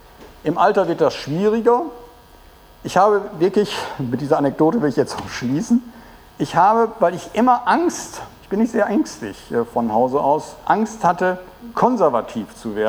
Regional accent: Netherlands; das würde ich mir niemals erlauben, weil ich Holländer bin.

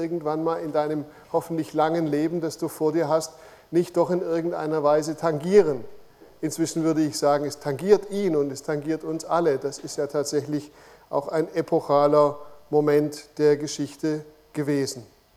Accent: Baden-Württemberg, Germany; accent: Württemberg; Also Sie hören es meinem Dialekt oder Akzent an, dass ich eher aus dem Württembergischen als aus dem Schweizerischen komme, und das ist tatsächlich auch der Fall.

